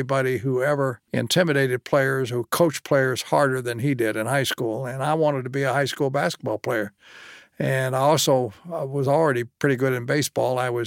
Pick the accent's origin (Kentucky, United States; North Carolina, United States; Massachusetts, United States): Kentucky, United States; Ashland; Well, I grew up in Ashland. We were right across the river from Ironton, and Ironton was integrated and Ashland was segregated.